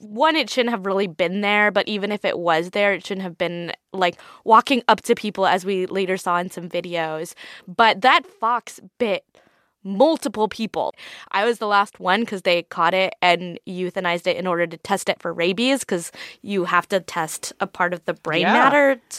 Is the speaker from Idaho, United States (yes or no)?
yes; Idaho, United States; I'm from Idaho, so I go camping, I go hiking, I'm around foxes and coyotes, you know, quite a bit.